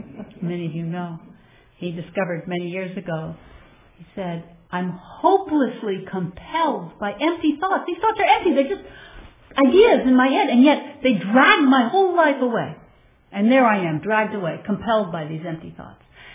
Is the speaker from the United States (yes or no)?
yes; New York, United States; That's not because I'm so enlightened, because I'm from New York. They don't do so what in New York.